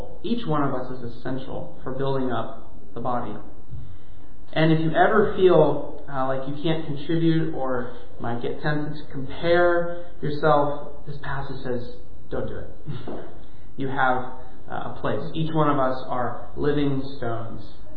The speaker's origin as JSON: {"language": "English", "region": "California", "country": "United States", "tie": "born or raised there", "said": "Now, I grew up in California, and it wouldn't have been uncommon for you to hear people talk about the big one."}